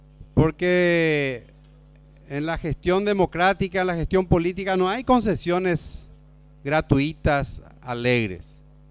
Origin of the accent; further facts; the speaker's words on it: San Pedro, Paraguay; ustedes saben que yo soy de San Pedro, y en San Pedro en el periodo pasado hemos tenido denuncias importantes